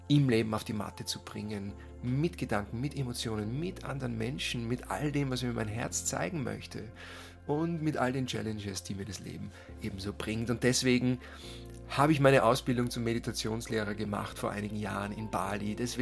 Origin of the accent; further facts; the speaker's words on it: Karlstetten, Lower Austria, Austria; in meinem Elternhaus, wo ich aufgewachsen bin, wo ich groß geworden bin, in Karlstetten in Niederösterreich